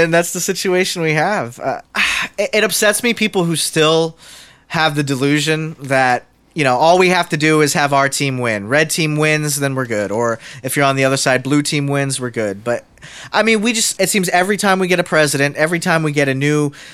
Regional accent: United States; we say we're American, we grew up here in America's freedom

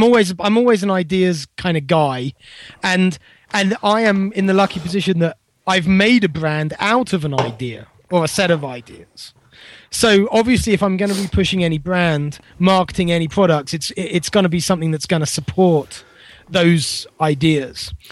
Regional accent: United Kingdom; I mean, I'm a Brit, I'm looking from the outside, so I have a certain angle.

